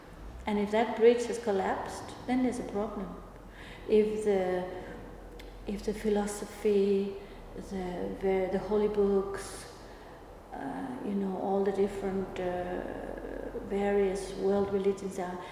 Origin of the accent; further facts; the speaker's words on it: Denmark; I grew up in Denmark, a Christian, supposedly Christian country